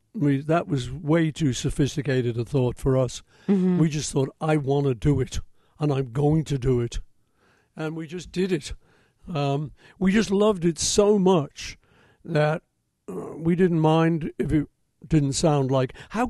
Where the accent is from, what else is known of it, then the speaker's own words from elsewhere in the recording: Liverpool, North West England, United Kingdom; as a sort of teenager growing up in Liverpool, you didn't have much money.